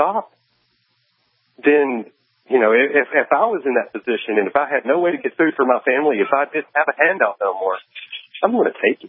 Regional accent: the South, United States; I hate to tell you, and I'm coming from the South here, you're not going to survive.

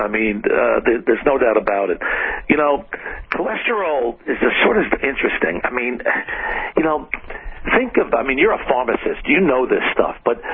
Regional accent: New England, United States; I grew up in New England. I was a heart specialist in New England.

